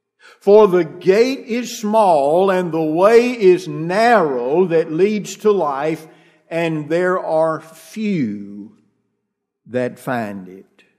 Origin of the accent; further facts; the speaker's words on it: United States; and I say we, referring to us in general as American people, we've convinced ourselves